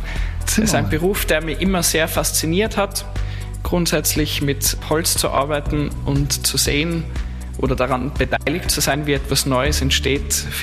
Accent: Upper Austria, Austria; Als gebürtiger Oberösterreicher

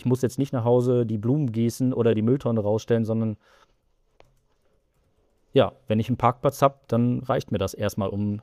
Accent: North Rhine-Westphalia, Germany; ich komme ursprünglich aus dem Münsterland, Niederrhein so die Gegend

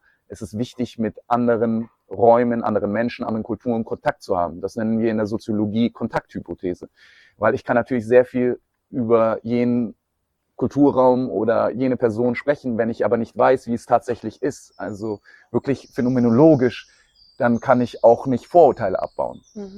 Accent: Munich, Bavaria, Germany; toleranter als in München zumindest, wo ich herkomme.

